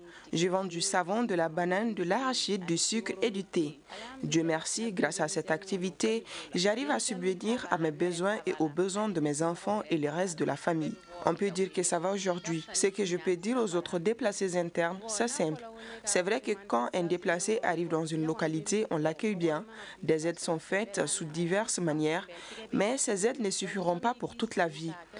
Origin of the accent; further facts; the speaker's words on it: Koro, Mopti, Mali; now in Koutiala, Mali; Voilà, j'ai quitté Mopti, précisément la ville de Koro, suite à l'insécurité. Nous nous sommes déplacés vers Koutchala.